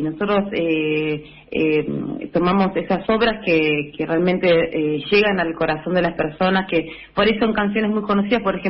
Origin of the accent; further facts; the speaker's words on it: La Plata, Buenos Aires Province, Argentina; Soy platense, nací acá en el barrio Jardín de la ciudad. Mi profesión es docente, soy profesora de educación física.